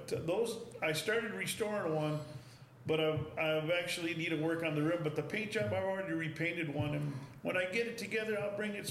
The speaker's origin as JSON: {"language": "English", "region": "Michigan", "country": "United States", "tie": "born or raised there", "said": "back in the day when I was growing up in Michigan, I remember Tonka was also a big name."}